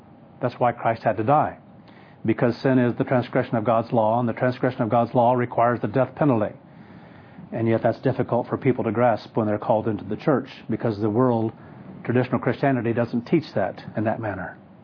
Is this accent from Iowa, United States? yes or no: no; Kansas, United States; when we're in Kansas, when I grew up in Kansas